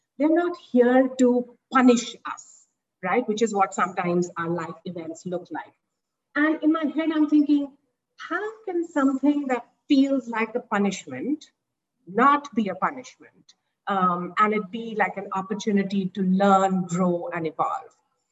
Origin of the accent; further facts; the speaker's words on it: Mumbai, Maharashtra, India; I have been born and brought up in Mumbai and gone to school, college in a fairly comfortable fashion.